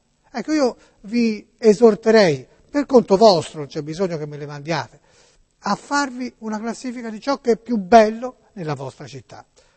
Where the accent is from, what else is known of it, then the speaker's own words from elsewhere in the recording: Florence, Tuscany, Italy; Sì, io sono di Firenze